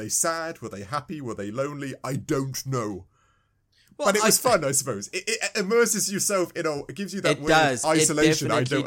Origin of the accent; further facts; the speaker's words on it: England, United Kingdom; I am from England, ladies and gents. I'm sure, hopefully, I've still got an accent of some sort where it denotes it.